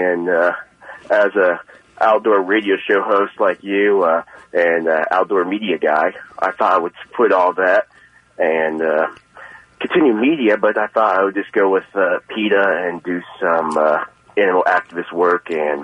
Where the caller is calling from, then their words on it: Ohio, United States; I'm calling from north of Cincinnati, Ohio.